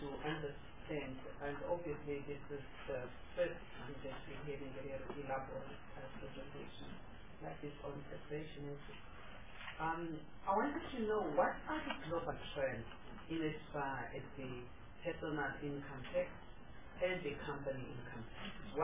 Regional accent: Durban, KwaZulu-Natal, South Africa; I can tell you about Durban, because I'm from Durban

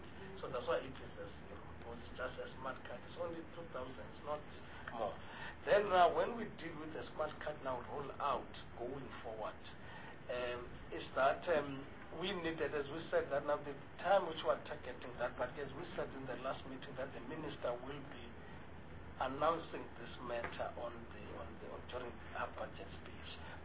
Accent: Eastern Cape, South Africa; where I grew up in the Eastern Cape

